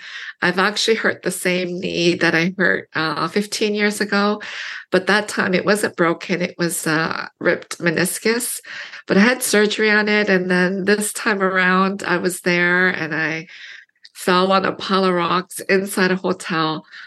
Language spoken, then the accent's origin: English; Canada; moved away as an adult; also born or lived in Korea; now in United States; You know, I was born in Korea, and then our family immigrated in 1975 to Canada. So I write some stuff about growing up in Canada in the book. And we immigrated, well, then myself and my own now nuclear family, we moved to the U.S. in 2004